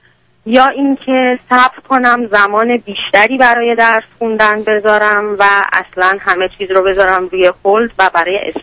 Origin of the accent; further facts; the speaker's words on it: Iran; now in United States; حدود 4 سال هستش که از ایران اومدم امریکا.